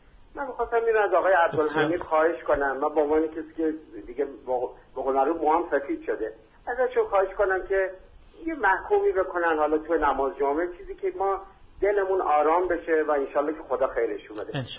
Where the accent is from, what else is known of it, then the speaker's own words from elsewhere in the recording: Iran; حالا این پیام من به عنوان یک ایرانی به یک ایرانیه